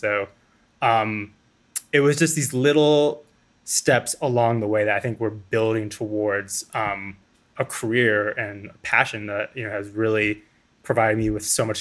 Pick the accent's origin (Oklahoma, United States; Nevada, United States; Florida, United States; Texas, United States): Florida, United States; I grew up in South Florida. My home in South Florida had lots of different fruit trees